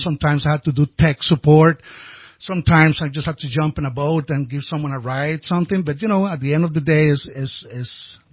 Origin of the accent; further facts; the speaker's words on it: Costa Rica; moved away as an adult; now in Redding, United States; I'm originally from Costa Rica.